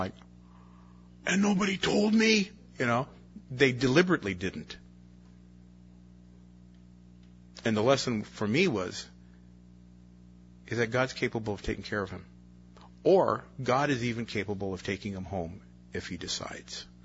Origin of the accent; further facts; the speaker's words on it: California, United States; I said, well, we're from California.